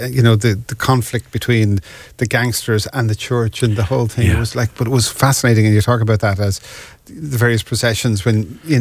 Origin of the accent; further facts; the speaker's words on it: Dublin, Leinster, Ireland; And I'm from Dublin. I'd never, ever witnessed that.